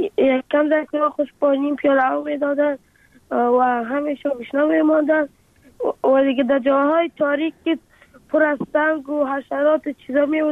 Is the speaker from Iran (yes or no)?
no; Afghanistan; حالا آرزو دارم که بخیر کلام که شدم افغانستان و وطن خودم را بسانم